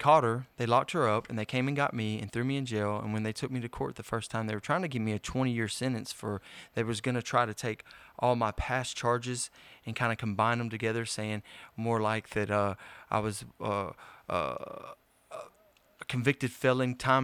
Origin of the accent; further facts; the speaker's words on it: Houston, Texas, United States; now in Texarkana, United States; Why was it that I was, you know, born and raised in Houston, Texas, and what led me all the way to Texarkana?